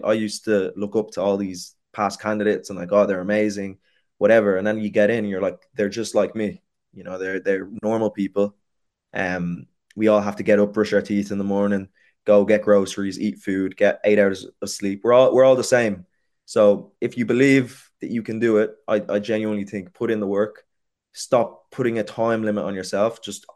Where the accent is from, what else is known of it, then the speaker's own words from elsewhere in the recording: Castleknock, Leinster, Ireland; Obviously, I grew up in Castleknock, where majority of the people I went to school with were white.